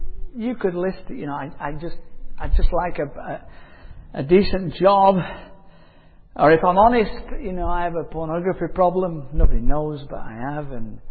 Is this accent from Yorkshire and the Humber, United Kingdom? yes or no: yes; Yorkshire and the Humber, United Kingdom; I could go to my hometown in Yorkshire, where the two towns I've lived in down the south